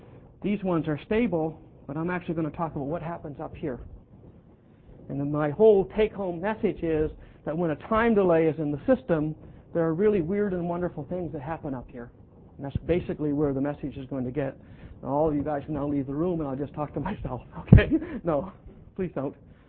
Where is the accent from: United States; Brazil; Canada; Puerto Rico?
Canada; Nova Scotia; I have a long-time connection to Toronto. I'm from Nova Scotia